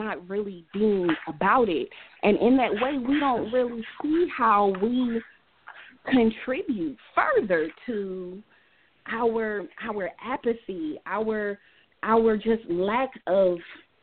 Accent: Oakland, California, United States; I grew up in West Oakland, okay?

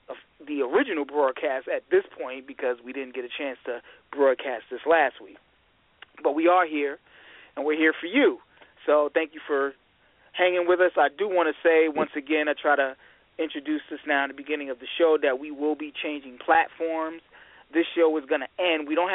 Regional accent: Michigan, United States; I'm your host from Michigan

